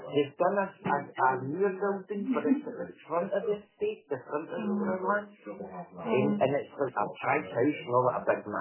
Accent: Paisley, Scotland, United Kingdom; born there; So, I was born in Paisley.

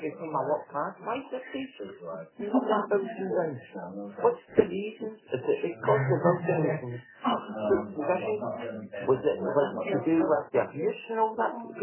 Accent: Paisley, Scotland, United Kingdom; born there; So, I was born in Paisley.

